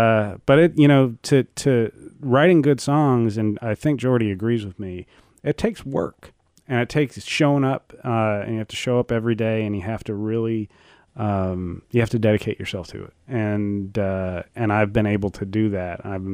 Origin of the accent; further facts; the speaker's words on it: Boston, Massachusetts, United States; born there; also born or lived in Los Angeles / Washington; now in Texas, United States; I was born in Boston and then bounced around quite a bit.